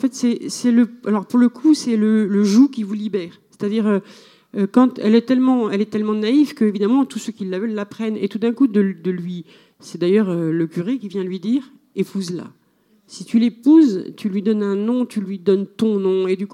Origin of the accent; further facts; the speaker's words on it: Switzerland; surtout quand moi je dis que je suis suisse là-bas